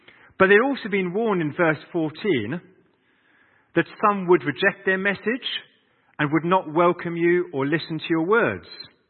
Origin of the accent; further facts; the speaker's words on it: South West England, United Kingdom; I grew up in North Devon. There were quite a lot of sheep around.